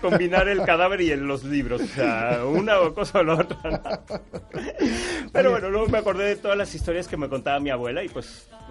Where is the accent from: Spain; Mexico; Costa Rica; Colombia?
Mexico; su epicentro, su fiel de la balanza en el 2 de octubre del 68, que es la matanza de estudiantes en mi país